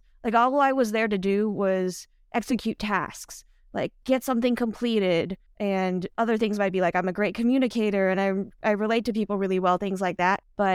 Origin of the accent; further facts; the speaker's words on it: California, United States; moved away; So for me, I grew up in the California Bay Area, where my high school was 80% Asian.